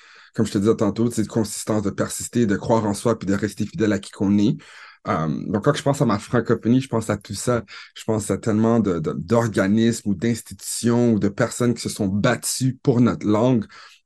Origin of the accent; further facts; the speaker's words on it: Ottawa, Ontario, Canada; je suis d'origine haïtienne, mais j'ai vraiment grandi en Ontario, à Ottawa. Donc, je suis un franco-ontarien fier d'origine haïtienne.